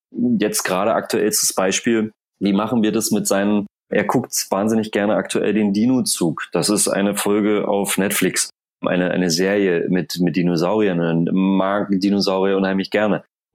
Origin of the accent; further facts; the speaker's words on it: Tangerhütte, Saxony-Anhalt, Germany; genauso wie meine Mutter in meiner Heimatstadt Tangerhütte gearbeitet haben